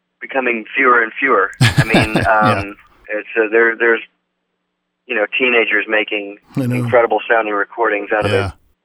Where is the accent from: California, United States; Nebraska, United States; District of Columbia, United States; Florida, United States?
California, United States; San Francisco; where I grew up in San Francisco area